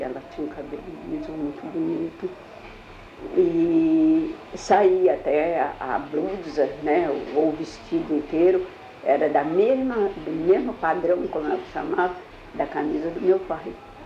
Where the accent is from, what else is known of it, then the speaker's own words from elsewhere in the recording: Mamaguá, Rio de Janeiro, Brazil; born there; Então, nessa ocasião, ela morava no Mamaguá. Eu nasci em Mamaguá.